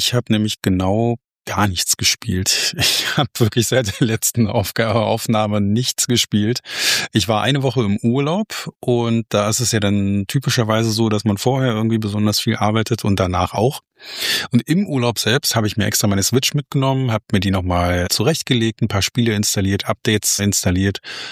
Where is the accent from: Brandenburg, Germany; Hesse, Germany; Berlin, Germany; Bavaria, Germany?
Berlin, Germany; Freund und ich, wir kommen ja beide aus Berlin